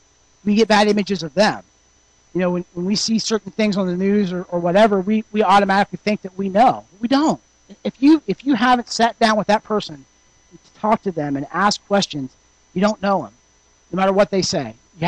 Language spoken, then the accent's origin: English; Ohio, United States; now in Los Angeles, United States; I'm originally from Ohio, and I moved my wife to Ohio for a few months.